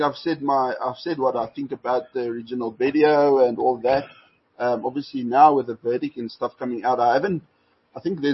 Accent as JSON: {"language": "English", "country": "South Africa", "said": "I am a South African. I am a Springbok supporter"}